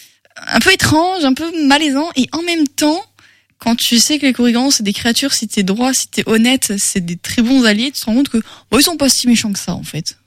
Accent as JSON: {"language": "French", "region": "Brittany", "country": "France", "said": "Oui, je suis bretonne, excusez-moi."}